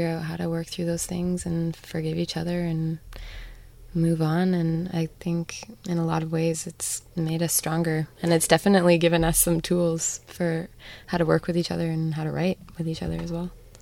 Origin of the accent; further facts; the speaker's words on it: Canada; So I think it's fairly unique to growing up in Canada